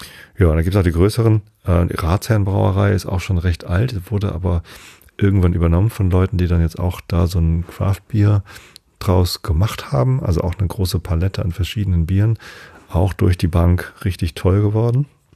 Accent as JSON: {"language": "German", "region": "Hamburg", "country": "Germany", "said": "Und wir kommen ja quasi aus Wilhelmsburg."}